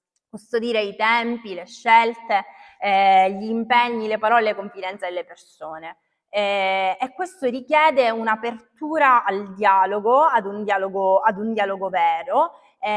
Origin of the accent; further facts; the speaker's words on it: Sicily, Italy; dato che siamo siciliani